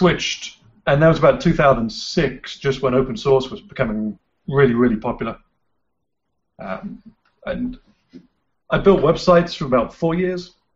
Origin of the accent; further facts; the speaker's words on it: England, United Kingdom; moved away as an adult; now in United States; So I basically left England and worked as a teacher in a whole bunch of different countries